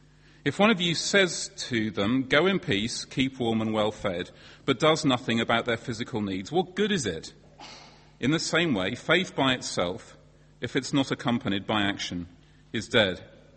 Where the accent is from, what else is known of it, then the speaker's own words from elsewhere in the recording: Bedford, East of England, United Kingdom; Well, when I was growing up in Bedford in the 1980s, I was sure who the proper Christians were in the school's Christian Association